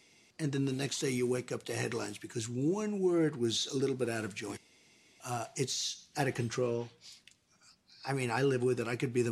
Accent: Queens, New York, United States; Well, I grew up in Queens. And my father was a builder. He built houses and middle-income apartments in Brooklyn and Queens, mostly.

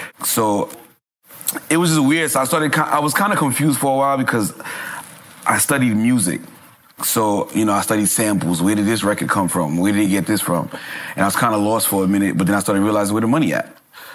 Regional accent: Brooklyn, New York, United States; I was born and raised in Brooklyn.

